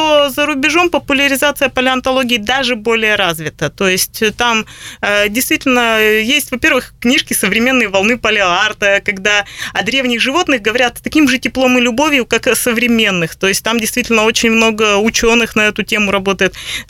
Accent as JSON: {"language": "Russian", "town": "Perm", "region": "Perm Krai", "country": "Russia", "said": "И бывают такие приколы, когда приезжаешь куда-нибудь, говоришь, я из Перми"}